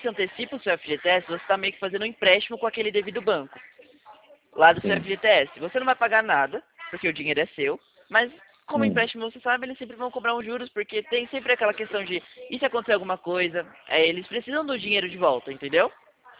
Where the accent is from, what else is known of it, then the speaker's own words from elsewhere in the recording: Atibaia, São Paulo, Brazil; Eu sou aqui de Atibaia.